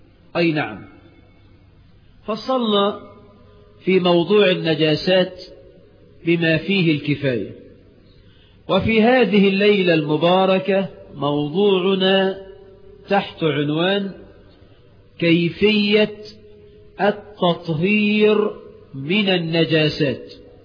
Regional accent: Egypt

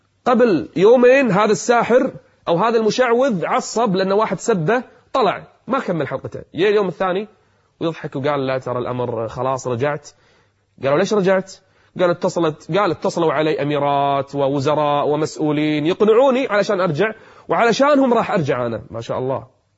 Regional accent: Kuwait; أنا أدري في قنوات منعت، عندنا بالكويت في قناة منعت أيام الانتخابات

